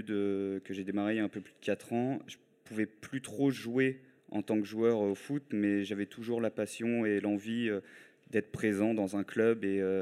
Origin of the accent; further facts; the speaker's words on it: Paris, Île-de-France, France; now in Le Neubourg, France; Sinon, mon club de cœur, c'est le club de ma ville de départ, donc Paris, donc c'est le Paris Saint-Germain.